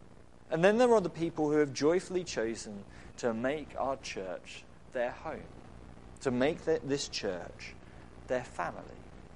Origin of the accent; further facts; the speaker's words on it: England, United Kingdom; this may be in part because we're English, or at least British